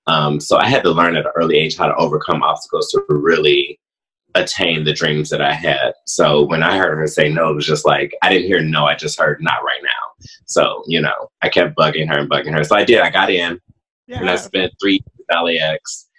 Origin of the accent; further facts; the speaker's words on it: Cleveland, Ohio, United States; Growing up in Cleveland, there were no black dancers.